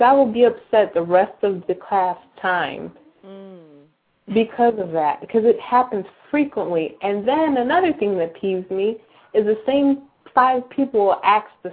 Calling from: Cleveland, Ohio, United States; I'm calling from Cleveland, Ohio.

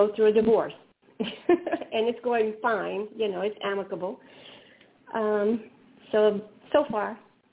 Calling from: Virginia, United States; I'm calling from Virginia.

